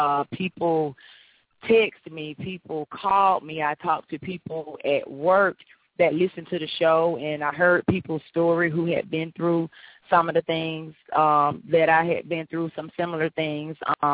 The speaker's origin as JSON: {"language": "English", "region": "Alabama", "country": "United States", "said": "I'm from Alabama"}